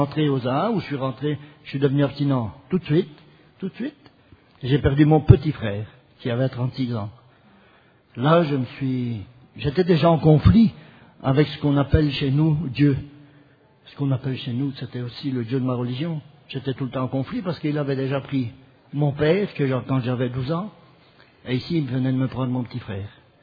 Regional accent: Belgium; je suis un malade alcoolique, je suis abstinent aujourd'hui, je viens de Belgique

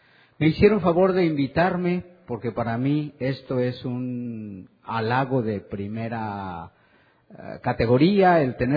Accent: San Miguel de Allende, Guanajuato, Mexico; en el estado de donde vengo, de Guanajuato, o en la ciudad específicamente de San Miguel de Allende

